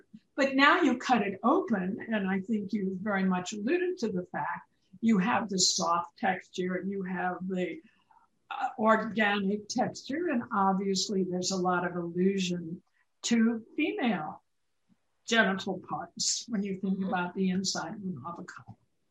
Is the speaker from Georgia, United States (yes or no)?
no; California, United States; Now, as a Californian